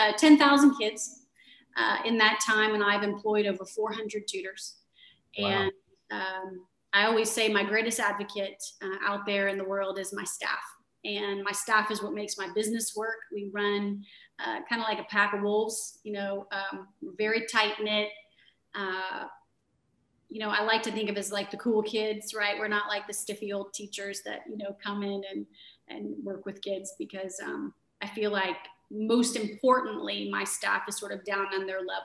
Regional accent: Houston, Texas, United States; I am from Houston. I went to Klein High School over on the north side

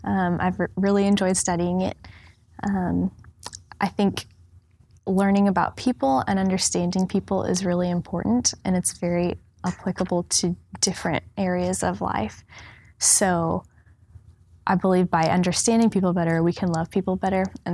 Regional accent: Houston, Texas, United States; I was homeschooled, and I'm born and raised in Houston. I live in Sugar Land with my family

